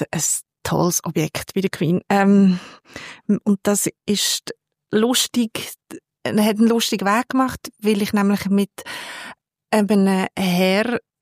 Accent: Switzerland; born there; ich bin in der Schweiz geboren.

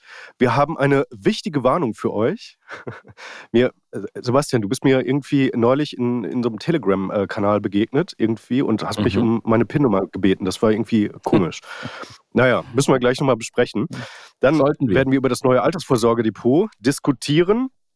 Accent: Munich, Bavaria, Germany; in meiner Heimatstadt München

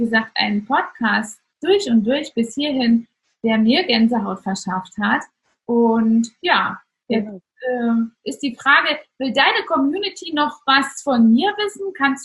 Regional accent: East Germany, Germany; Also ich bin aufgewachsen in Ostdeutschland, in der Zeit, wo die Wende war, war ich als schon vorangeschrittener Teenager

